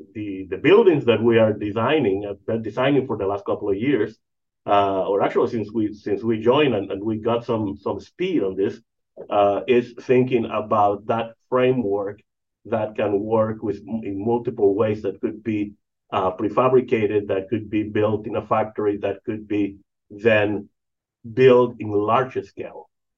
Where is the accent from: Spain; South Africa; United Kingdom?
Spain; Madrid, Community of Madrid; also born or lived in Europe; I lived in Europe in the 70s. I grew up in Madrid.